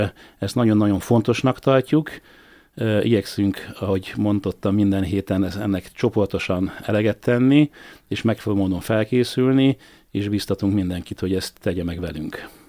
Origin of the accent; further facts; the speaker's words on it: Szarvas, Békés, Hungary; born there; ez Szalvason születtem, Szalvasi Evangélikus Egyház